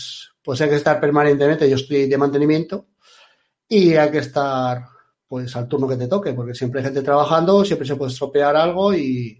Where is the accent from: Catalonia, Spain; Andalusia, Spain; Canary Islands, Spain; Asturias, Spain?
Asturias, Spain; enteré que eran en Asturias, pues a mí me hizo mucha ilusión, porque gente que conozco, pues iba a venir a mi tierra